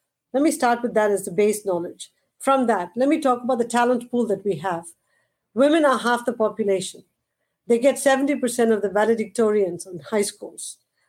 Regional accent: India; now in United States; Because when I was growing up in India

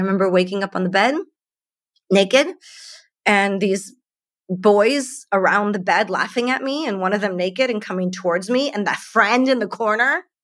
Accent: Naperville, Illinois, United States; I had a neighbor that lived next to me in my hometown of Naperville.

